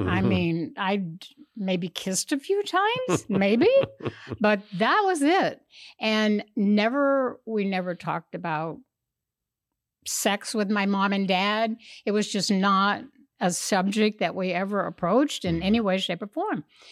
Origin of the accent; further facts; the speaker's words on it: Wichita, Kansas, United States; I'm from Kansas, born in Wichita.